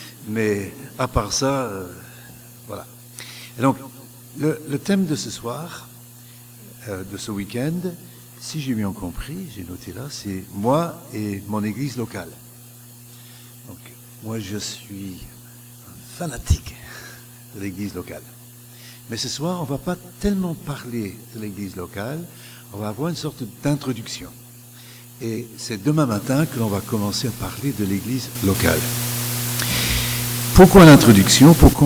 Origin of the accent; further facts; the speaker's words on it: England, United Kingdom; born there; French is a second language; Je suis né en Angleterre par erreur administrative céleste, parce qu'en fait je suis français de cœur. J'aurais dû naître en France, mais bon, je suis né en Angleterre.